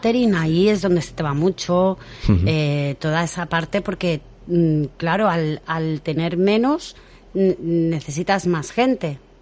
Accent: Catalonia, Spain; porque nosotros somos del Vallés Occidental.

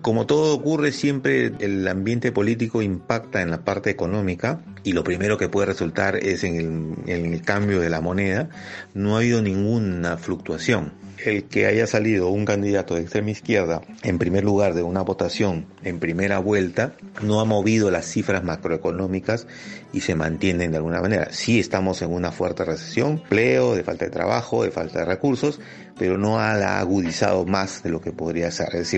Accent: Peru; el Perú siempre ha salido adelante por su gente, por los que somos todos los peruanos y que amamos este país

